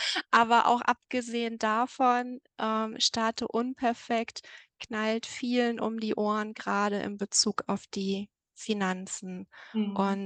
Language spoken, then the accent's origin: German; Bochum, North Rhine-Westphalia, Germany; Ich komme aus Bochum und das ist so ein bisschen mein Umkreis. Genau, so Ruhrgebiet, Bochum.